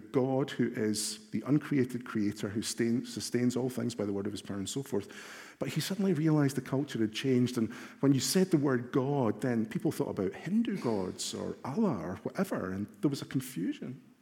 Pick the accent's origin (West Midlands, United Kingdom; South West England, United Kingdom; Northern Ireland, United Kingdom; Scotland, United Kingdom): Scotland, United Kingdom; Glasgow; when I was a boy growing up in Glasgow in the church that we attended.